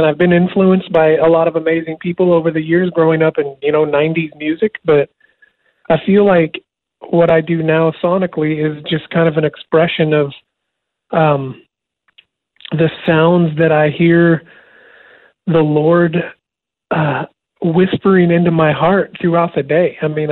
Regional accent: Bonanza, Oregon, United States; So I grew up in South Central Oregon. Bonanza is a town. When I was growing up, it was a town of about 250 people. And it's just very rural, all cattle farmers, dairy farmers, ranchers.

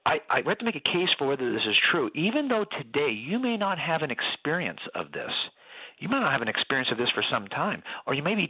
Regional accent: California, United States; I could tell you that I'm a Californian. I can make that case for why I'm a Californian. I can tell you I was born here. I can tell you that I lived here my entire life.

